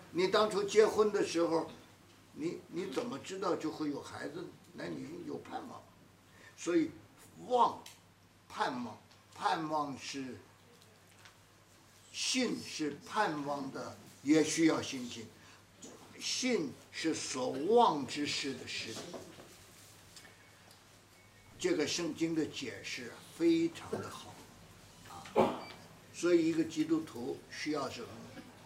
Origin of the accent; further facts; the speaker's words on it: China; 这个神，我们中国人都知道这个事儿，是大。